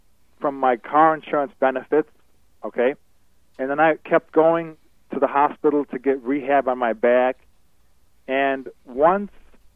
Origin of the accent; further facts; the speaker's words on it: Chicago, Illinois, United States; Chicago is my hometown.